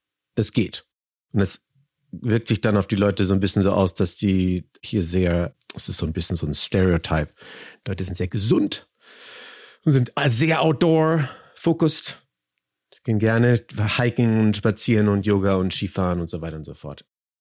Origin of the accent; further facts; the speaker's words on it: Hamburg, Germany; Ich komme aus Hamburg, Hamburg, Deutschland.